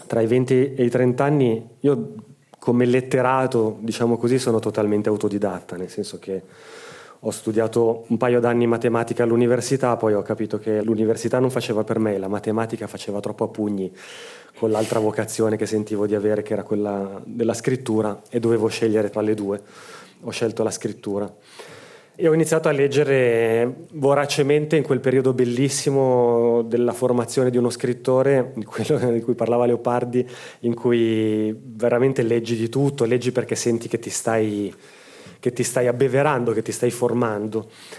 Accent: Milan, Lombardy, Italy; born there; io sono nato a Milano, e questa cosa non è dimenticabile, non è cancellabile.

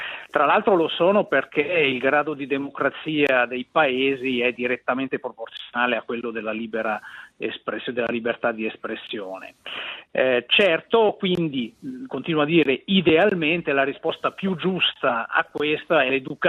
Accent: Switzerland; noi come Svizzera

